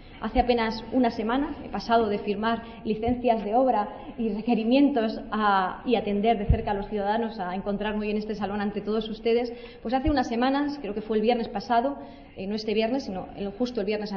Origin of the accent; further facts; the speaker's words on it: Puertollano, Castilla-La Mancha, Spain; also born or lived in Abenójar; Quiero hacerlo también con mi tierra, con Puerto Llano, mi ciudad, con mi pueblo natal, Abenójar. Yo creo, mi tierra es Castilla-La Mancha, yo creo que los territorios marcan el carácter y sin duda el mío está marcado por mi procedencia.